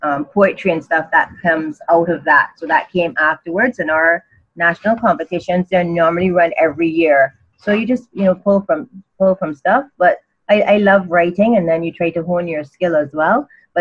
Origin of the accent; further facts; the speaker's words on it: Barbados; I was born and raised in Barbados of Barbadian parents.